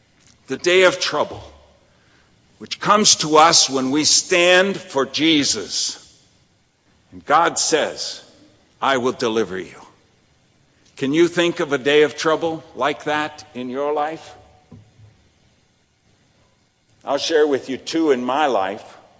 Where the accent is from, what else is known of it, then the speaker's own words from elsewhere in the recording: Indiana, United States; I grew up in Indiana near Chicago.